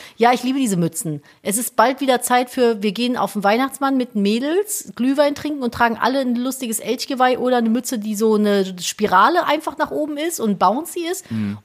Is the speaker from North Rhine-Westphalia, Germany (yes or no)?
yes; Cologne, North Rhine-Westphalia, Germany; in Köln, da Kirche, wo ich groß geworden bin, ist St. Martin ein Riesending.